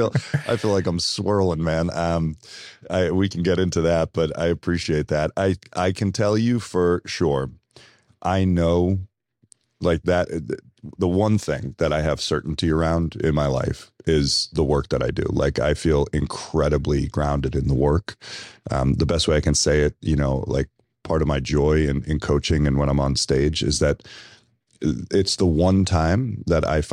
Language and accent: English; Watertown, Massachusetts, United States; And that's because I grew up in Watertown, Massachusetts, where we had the second highest concentration of Armenians in the country